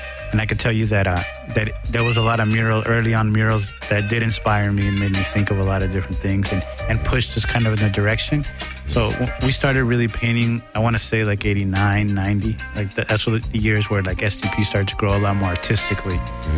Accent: Huntington Park, California, United States; Where I grew up in Huntington Park, Southgate, NTS was a big crew

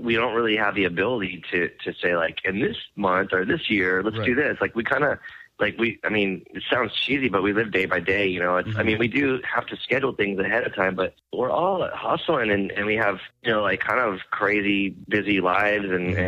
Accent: San Diego, California, United States; growing up in San Diego, everyone always would ask like, why does all this weird stuff come out of San Diego?

